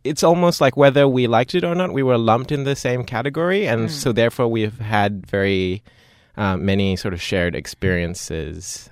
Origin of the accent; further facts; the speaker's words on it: Singapore; I'm from Singapore.